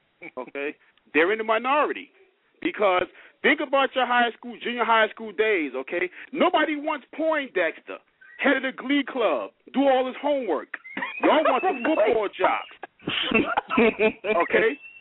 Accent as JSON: {"language": "English", "town": "Crown Heights", "region": "New York", "country": "United States", "said": "I'm from Crown Heights, too. I've known Bree since kindergarten."}